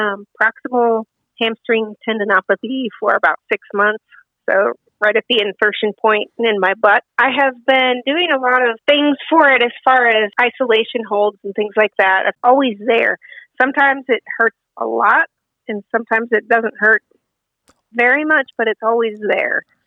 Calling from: Amarillo, Texas, United States; Amarillo, Texas.

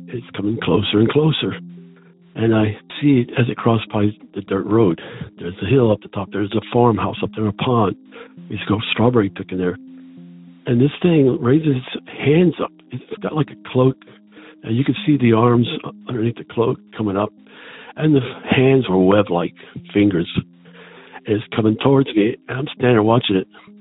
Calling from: Pennsylvania, United States; I'm calling from Pennsylvania.

